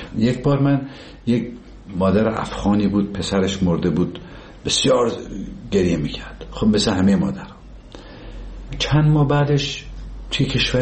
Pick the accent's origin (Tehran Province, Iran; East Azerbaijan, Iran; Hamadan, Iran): East Azerbaijan, Iran; Tabriz; دیدم ما که بچه تبریز هستیم